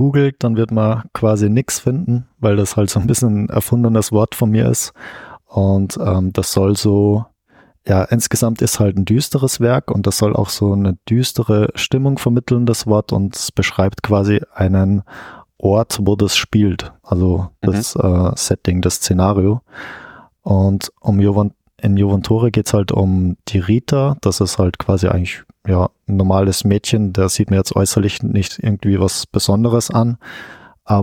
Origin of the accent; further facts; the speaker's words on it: Austria; now in Germany; Also ich bin dann von Österreich nach Deutschland gezogen, weil Österreich, da bin ich halt geboren, da komme ich her.